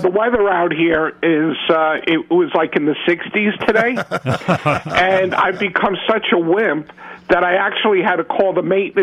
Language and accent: English; Englewood Cliffs, New Jersey, United States; also born or lived in Bronx, New York; I was born in the Bronx, but when I was 7 years old, my family, as well as all the other relatives, split to varying suburbs. We went to Englewood Cliffs, New Jersey.